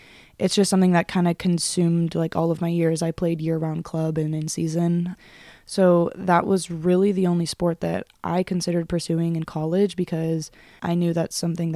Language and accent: English; California, United States; I grew up playing lacrosse in Southern California. It's not very prominent there, especially any women's sports.